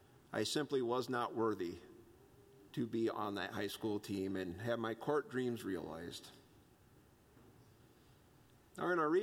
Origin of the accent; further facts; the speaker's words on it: Indiana, United States; I grew up in Indiana, actually in a small town in northern Indiana.